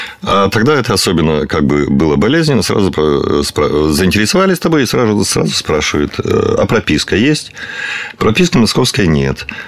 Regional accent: Tiraspol, Transnistria, Moldova; moved away as an adult; Я приехал из Молдавии, из города Тирасполя, о котором не все слышали в своей жизни.

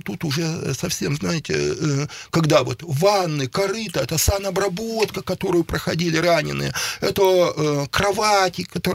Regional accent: Saint Petersburg, Russia; Дело в том, что я ведь сам ленинградец. Там моя родня, мои близкие до сих пор остаются.

